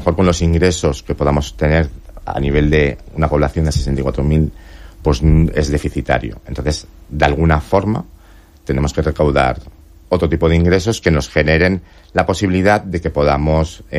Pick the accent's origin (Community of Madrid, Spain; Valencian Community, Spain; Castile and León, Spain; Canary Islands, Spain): Valencian Community, Spain; Benidorm; claro, es que somos de aquí de Benidorm, entonces la conozco.